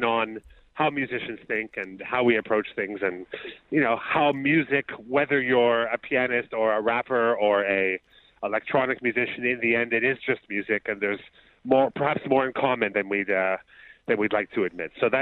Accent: Canada; just being Canadian

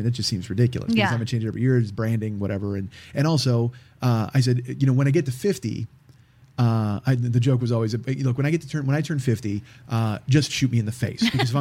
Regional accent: Chicago, Illinois, United States; I grew up in Chicago saying jagoff all the time.

